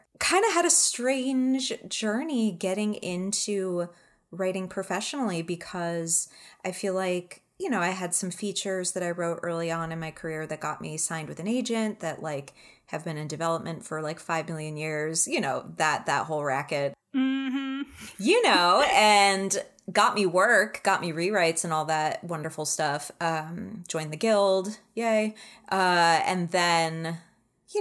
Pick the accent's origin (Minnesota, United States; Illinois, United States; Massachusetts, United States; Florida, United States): Illinois, United States; Chicago; also born or lived in California / Connecticut; I moved a bunch when I was little. I was born in the Bay Area, then lived in Connecticut for a little while. And then when I was like 6 years old, we moved to the Chicago area